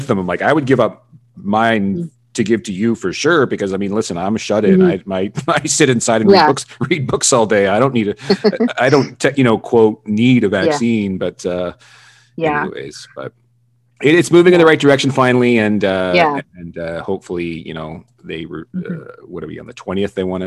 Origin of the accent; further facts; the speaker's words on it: Canada; we share one thing in common. We're both Canadian.